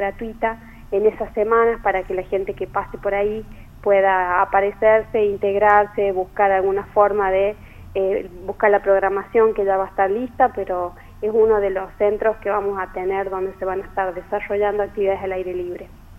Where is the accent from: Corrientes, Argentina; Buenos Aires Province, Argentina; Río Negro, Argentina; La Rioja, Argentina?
La Rioja, Argentina; Y como riojana y como también gestora cultural